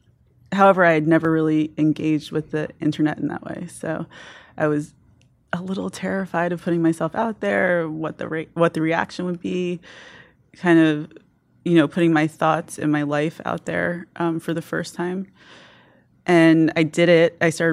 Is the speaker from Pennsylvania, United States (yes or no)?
no; New York, United States; I am. I'm from the Upper West Side, just 10 blocks up from here.